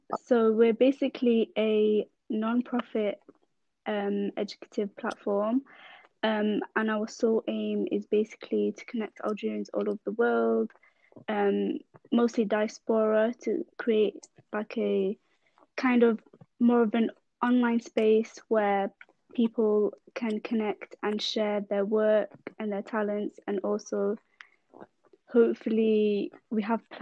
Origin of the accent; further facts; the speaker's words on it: England, United Kingdom; I'm also a university student and I was born and raised in England.